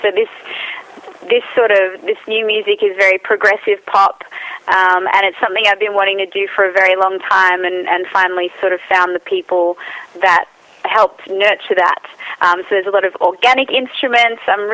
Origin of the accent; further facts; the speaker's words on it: Australia; because I'm Australian.